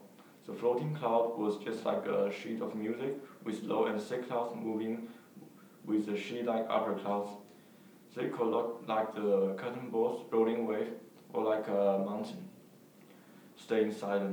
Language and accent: English; Shanghai, China; when I was taking photos in Jing'an Temple, which is a famous site in my hometown Shanghai